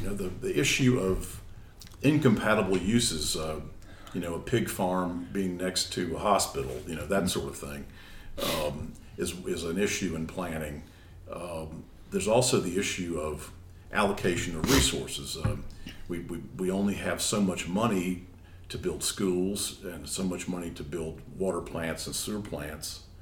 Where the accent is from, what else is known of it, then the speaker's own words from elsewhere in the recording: Cincinnati, Ohio, United States; I grew up in Cincinnati, but never knew that name.